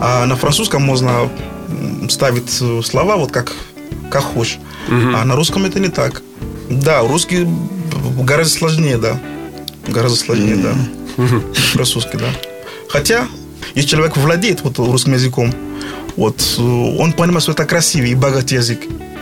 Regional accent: Mali; Russian is a second language; now in Russia; я из Мали, и у нас жарко, скажем так, очень жарко.

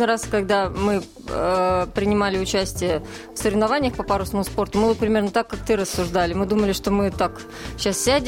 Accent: Chelyabinsk Oblast, Russia; я родом из Челябинской области, край озер.

